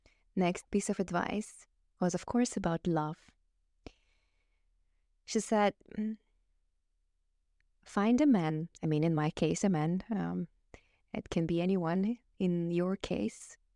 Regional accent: Kazakhstan; English is a second language; I'm recording it now in Kazakhstan, in my home country, in my parents' home.

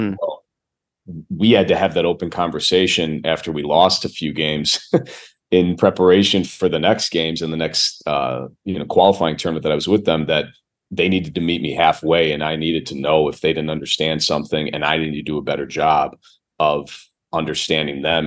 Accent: Chicago, Illinois, United States; accent: Chicago; I guess to them, I have a very you know, American, specifically like a Chicago accent where I was born and raised originally.

